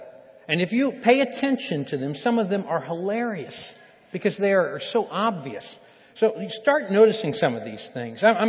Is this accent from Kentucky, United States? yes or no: yes; Kentucky, United States; because I am from Kentucky, all right? Kentucky is a little different than Texas.